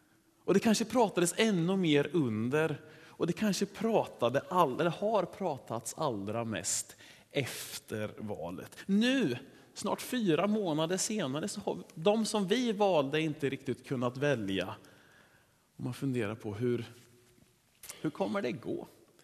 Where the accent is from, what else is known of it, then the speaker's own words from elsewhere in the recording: Sweden; Det som vi svenskar har sökt näst mest på